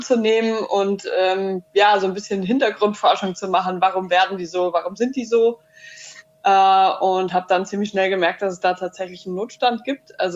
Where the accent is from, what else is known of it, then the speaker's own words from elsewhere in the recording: Hesse, Germany; accent: Hessian; ich komme ursprünglich aus Hessen, das wird man wahrscheinlich auch am Akzent ein bisschen merken.